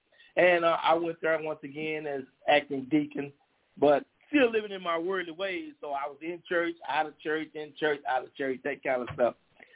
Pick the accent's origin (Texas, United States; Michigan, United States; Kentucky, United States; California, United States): Texas, United States; Dallas; I was born here and I was raised in Dallas, Texas, you know. Lived with my grandmother and my mother off and on